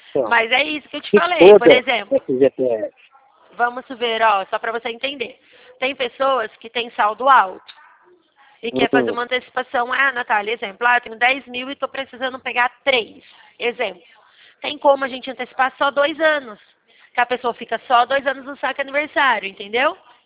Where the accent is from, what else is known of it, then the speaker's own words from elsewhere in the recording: Leme, São Paulo, Brazil; Eu sou de Leme, São Paulo.